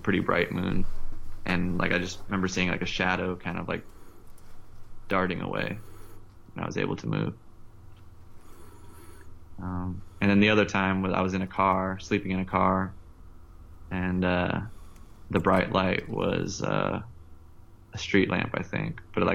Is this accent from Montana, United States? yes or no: yes; Montana, United States; also born or lived in Maui, Hawaii / Albuquerque, New Mexico; So I was born on Maui. Then from 1 to 3 years old, we lived near Albuquerque, New Mexico. And then from 3 until 10, we lived in a small town of 80 people in Montana.